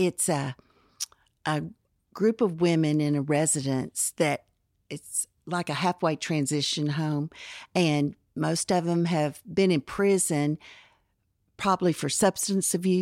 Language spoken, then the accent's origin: English; Dallas, Texas, United States; I grew up in Dallas.